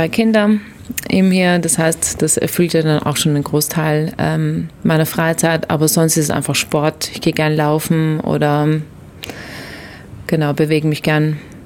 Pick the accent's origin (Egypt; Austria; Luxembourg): Austria; now in Germany; Aus der Nähe von Wien.